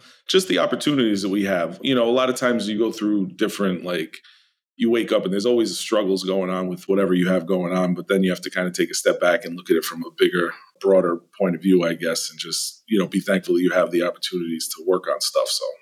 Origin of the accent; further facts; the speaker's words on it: New England, United States; And like I said, you know, we're from New England.